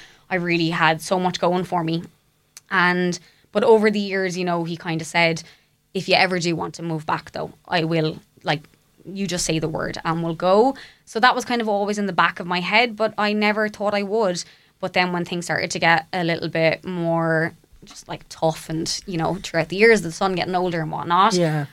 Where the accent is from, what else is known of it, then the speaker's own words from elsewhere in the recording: Waterford, Munster, Ireland; there's something really special about growing up in Ireland. And I always took Ireland and specifically Waterford for granted because I was young and I didn't really know how to appreciate what I had back home.